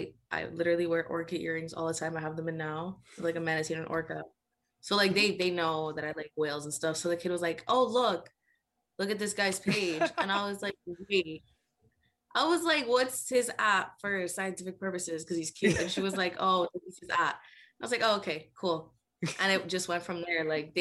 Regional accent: Miami, Florida, United States; As a kid, well, I grew up in Miami, Miami Sea Aquarium.

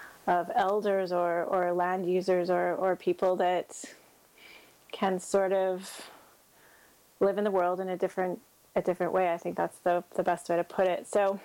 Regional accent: Ontario, Canada; I'm a writer and an academic and an activist. I'm from Alderville First Nation, and I am of Machis Agik Anishinaabek ancestry.

